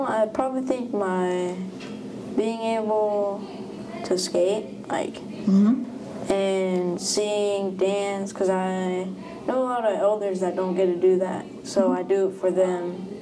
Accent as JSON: {"language": "English", "region": "Oregon", "country": "United States", "tie": "born or raised there", "also_born_or_lived": "Washington", "said": "I'm originally from Washington, but I've lived in Oregon my whole life. I am from the Umatilla tribe, which is a pretty known tribe."}